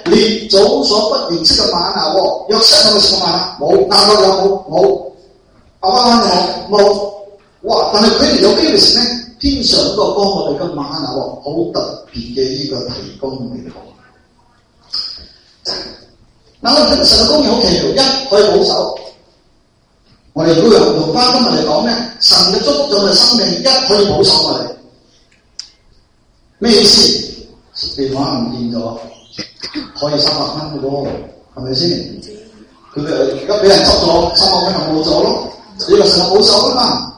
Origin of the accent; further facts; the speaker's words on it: China; 所以咧，我哋中国人咧有个思想嘅就系